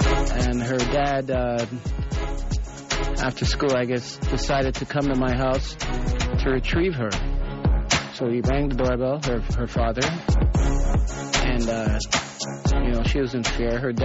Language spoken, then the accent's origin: English; Canada; Some of the images that I saw when I learned some things about my history as a child growing up in Canada.